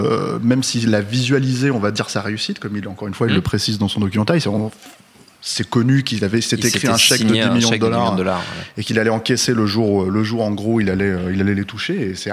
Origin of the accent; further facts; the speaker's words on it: France; Nous, évidemment, on est trop jeunes pour avoir vécu, mais puis on est français